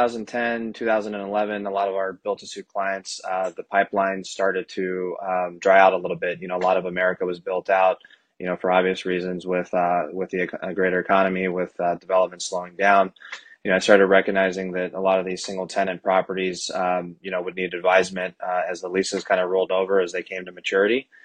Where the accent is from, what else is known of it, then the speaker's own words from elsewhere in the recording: San Diego, California, United States; I grew up in San Diego